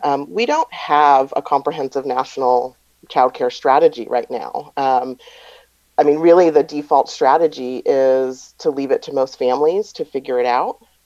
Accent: California, United States; in states like my home state of California

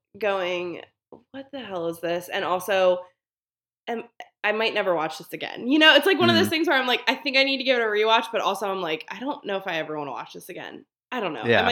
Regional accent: Baltimore, Maryland, United States; I am from Baltimore.

